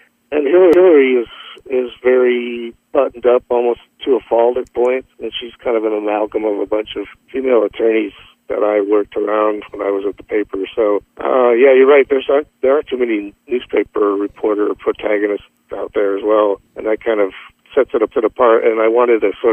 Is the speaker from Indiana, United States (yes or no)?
no; Lake Park, Iowa, United States; I'm from Western Iowa, Lake Park, which is up by Okoboji.